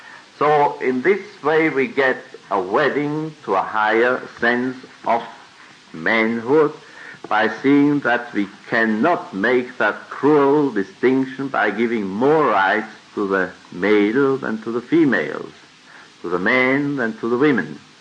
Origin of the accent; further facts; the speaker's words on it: Switzerland; second, I come from Switzerland, which doesn't give me the right.